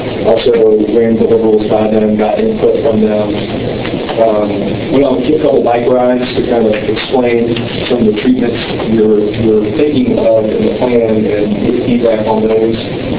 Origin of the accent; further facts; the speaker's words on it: Greenville, South Carolina, United States; I'm from Greenville, South Carolina. I grew up there.